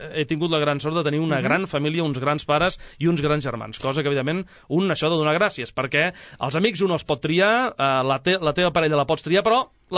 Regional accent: Sabadell, Catalonia, Spain; Vaig néixer al març de l'any 1971. Vaig tenir una infantesa extremadament plàcida i feliç, al barri de Gràcia.

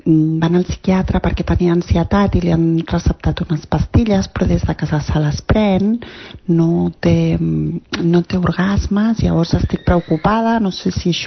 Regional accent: Sabadell, Catalonia, Spain; soc de Sabadell

